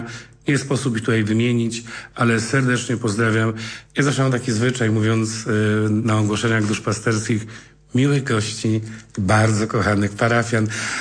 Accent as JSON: {"language": "Polish", "town": "Kwilcz", "region": "Greater Poland Voivodeship", "country": "Poland", "said": "moje strony rodzinne, a więc przepiękną Wielkopolskę, Kwilcz w dekanacie międzychodzkim, skąd pochodzę"}